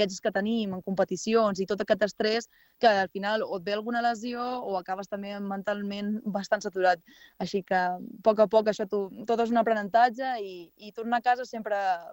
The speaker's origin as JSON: {"language": "Catalan", "town": "Formentera", "region": "Balearic Islands", "country": "Spain", "tie": "born or raised there", "said": "jo he crescut a la Mola, a Formentera, a Pescamins"}